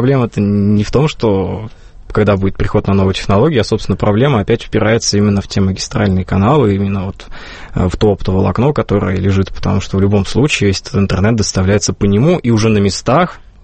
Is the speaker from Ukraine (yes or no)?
no; Kirovo-Chepetsk, Kirov Oblast, Russia; Кирово-Чепецк, Кировская область.